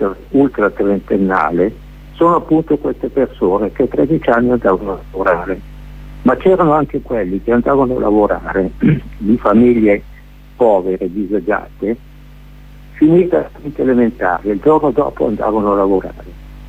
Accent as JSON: {"language": "Italian", "town": "Como", "region": "Lombardy", "country": "Italy", "tie": "born or raised there", "said": "io, siccome abito a Como, ho lavorato a Como e conosco bene la società comasca, e anche io fin da bambino ero qui a Como, nonostante il nome e cognome sardo, no?"}